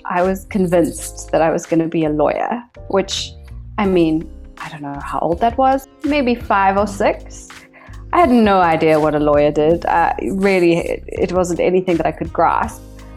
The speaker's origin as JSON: {"language": "English", "town": "Johannesburg", "region": "Gauteng", "country": "South Africa", "tie": "born or raised there", "said": "up being in Johannesburg, where I grew up. So I didn't have the typical college experience of leaving my hometown."}